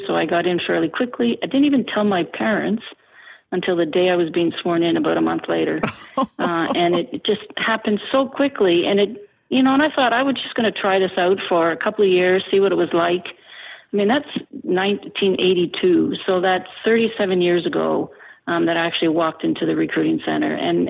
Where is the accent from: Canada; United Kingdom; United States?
Canada